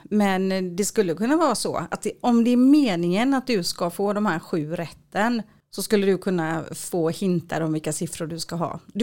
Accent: Sweden; Och då fattade jag det, att gud vad jag är svensk. Jag insåg verkligen att jag är jättesvensk.

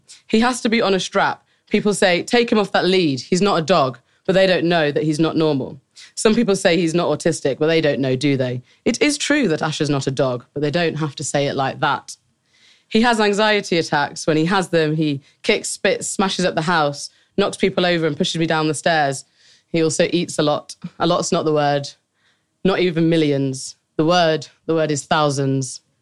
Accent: Birmingham, West Midlands, United Kingdom; accent: Brummy; So I kind of rock up with my little Brummy accent and I'm essentially now an alien

